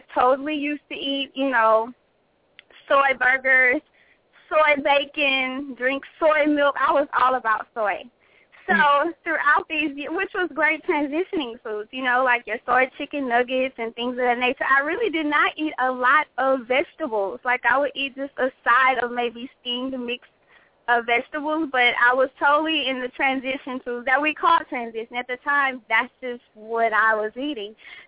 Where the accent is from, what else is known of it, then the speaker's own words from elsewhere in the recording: Houston, Texas, United States; I am originally from Houston, Texas. I am definitely 100% Southern girl, you know, fried fish, pork chops.